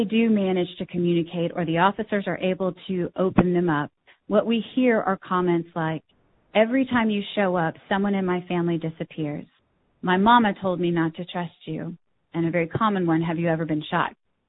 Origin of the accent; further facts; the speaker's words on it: Oklahoma, United States; from my home state of Oklahoma.